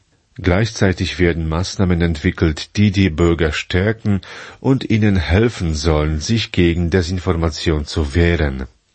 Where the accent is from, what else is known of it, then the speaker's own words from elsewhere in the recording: Poland; Ich komme aus Polen.